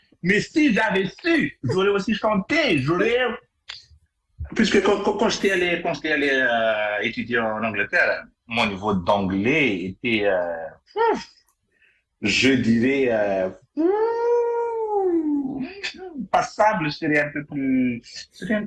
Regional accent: Madagascar; Oui, je suis né à Mada, j'ai grandi à Mada.

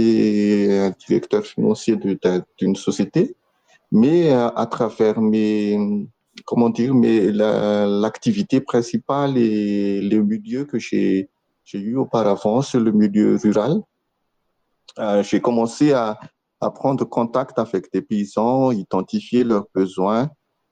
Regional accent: Antsirabe, Vakinankaratra, Madagascar; born there; moi, je suis né à Antirapé, donc c'est un peu ma ville natale.

